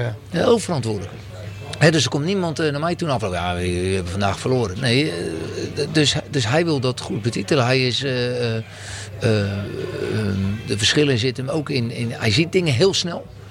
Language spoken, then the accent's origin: Dutch; South Holland, Netherlands; Mogen mensen denken dat ik uit Rotterdam kom, maar ik kom uit een klein dorpje bij Oudehoorn.